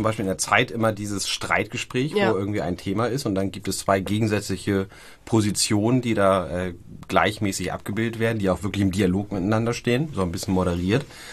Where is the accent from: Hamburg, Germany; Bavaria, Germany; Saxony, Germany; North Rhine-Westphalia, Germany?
Hamburg, Germany; ich bin Hamburger.